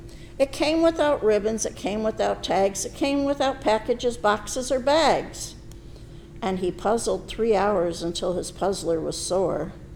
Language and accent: English; Pennsylvania, United States; Growing up in Pennsylvania, some of our customs were quite different from those that I observe today.